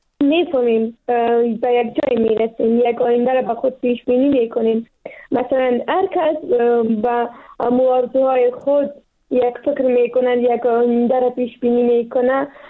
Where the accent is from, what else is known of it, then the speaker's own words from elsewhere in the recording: Afghanistan; ما پشتون هستیم و یا افغان هستیم